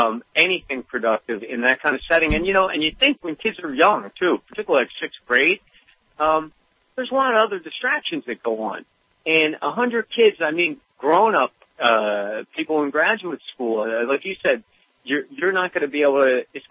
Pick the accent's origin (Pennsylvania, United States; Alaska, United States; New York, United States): Pennsylvania, United States; Philadelphia; And, you know, Rick, I'm from Philadelphia.